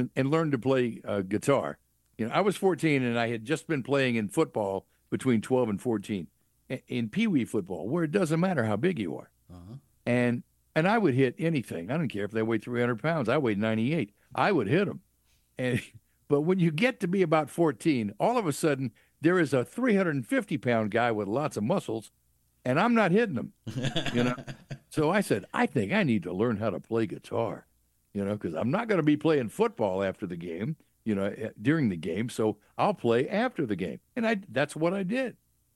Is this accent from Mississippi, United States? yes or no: yes; Clarksdale, Mississippi, United States; Clarksdale, Mississippi.